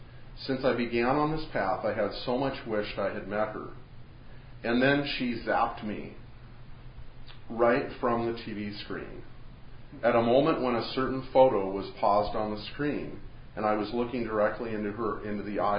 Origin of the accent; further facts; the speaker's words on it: Portland, Oregon, United States; No one near the acreage I grew up on outside of Portland ever had one of those.